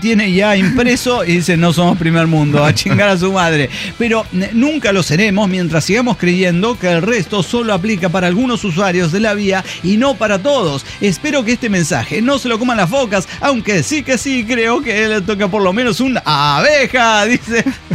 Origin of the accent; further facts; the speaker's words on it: Sonora, Mexico; Y entonces yo crecí, claro, en Sonora